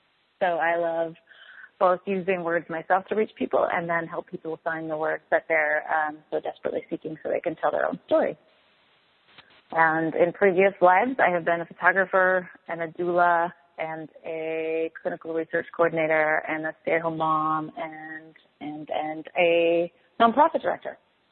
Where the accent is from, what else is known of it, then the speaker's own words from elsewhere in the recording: Eastern Canada, Canada; I'm from Eastern Canada, so there's a connection there